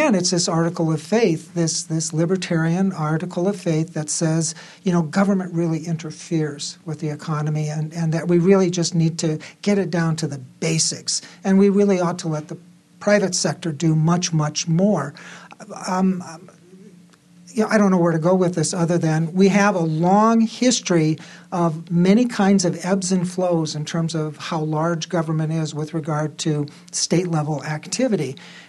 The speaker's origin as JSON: {"language": "English", "region": "South Dakota", "country": "United States", "said": "I'm from South Dakota, and one of the things I know about growing up in South Dakota"}